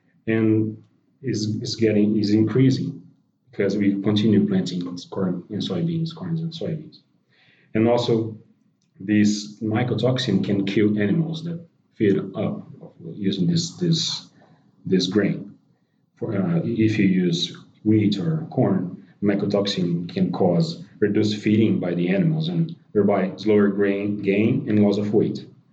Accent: Brazil; I'm from Brazil, and I have a bachelor's degree in agronomy.

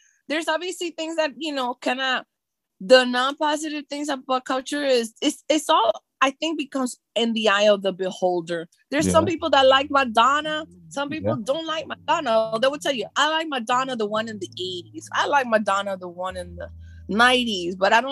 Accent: Miami, Florida, United States; or even myself, which my hometown is Miami, Florida, Dwayne Wade

